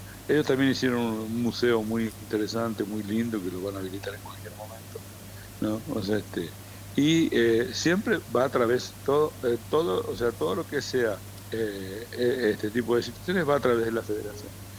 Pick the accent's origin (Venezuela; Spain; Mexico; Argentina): Argentina; el respeto que me tienen a mí como argentino afuera